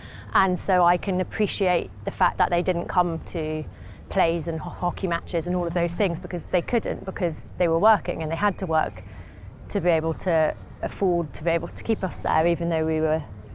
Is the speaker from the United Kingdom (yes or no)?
yes; North East England, United Kingdom; accent: Geordie; I got teased because of my accent. Mm. And when you're 7, 8, you just want to fit in, don't you, and be like everyone else. And I was so bored of everyone being like, have you heard the new Geordie girl?